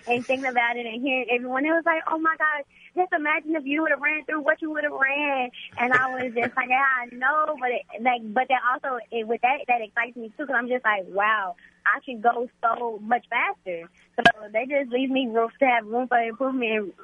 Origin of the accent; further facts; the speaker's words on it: Texas, United States; We went to Texas Relays and competed. Me being back in my home state, it just gives me this.